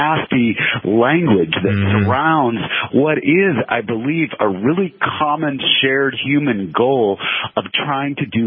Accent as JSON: {"language": "English", "town": "Palo Alto", "region": "California", "country": "United States", "tie": "born or raised there", "said": "I'm a Californian by birth. I grew up in the 1960s in Northern California."}